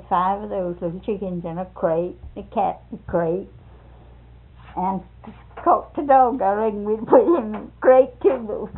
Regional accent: Apopka, Florida, United States; We come from Apopka, that's down there in Orange County.

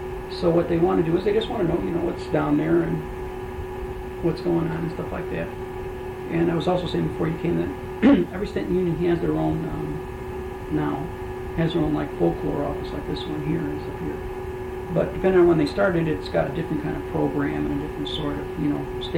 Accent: Chicago, Illinois, United States; also born or lived in Indiana; I was raised in Chicago, and I went to school in Indiana, the Bloomington.

